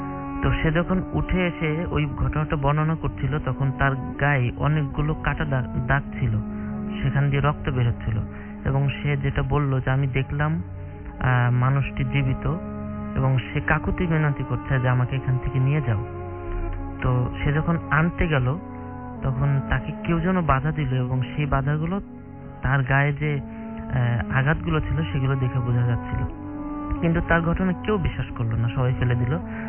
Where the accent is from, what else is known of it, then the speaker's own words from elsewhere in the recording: Mirpur, Dhaka Division, Bangladesh; মিরপুর থেকে এসেছি।